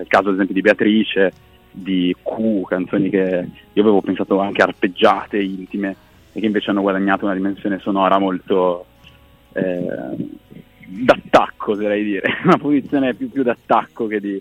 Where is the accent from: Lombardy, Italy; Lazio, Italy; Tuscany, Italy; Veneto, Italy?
Lombardy, Italy; Bergamo; born there; now in Milan, Italy; sono nato a Bergamo, ma vivo a Milano da 8 anni, forse.